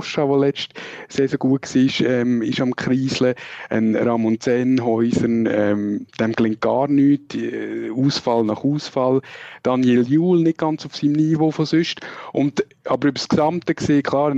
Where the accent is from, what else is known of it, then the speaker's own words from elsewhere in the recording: Switzerland; das sagen wir vielleicht auch als Schweizer